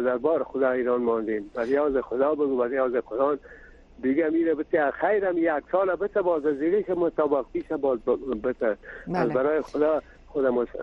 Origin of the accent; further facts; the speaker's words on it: Kabul, Afghanistan; از کابل هستم